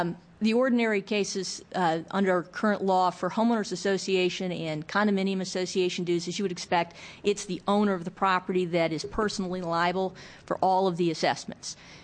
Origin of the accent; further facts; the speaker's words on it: Lake Oswego, Oregon, United States; I'm an attorney from Lake Oswego